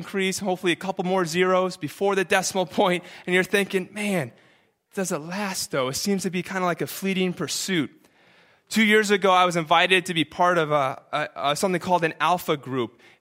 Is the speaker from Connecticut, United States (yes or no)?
yes; Greenwich, Connecticut, United States; I remember growing up in Greenwich, Connecticut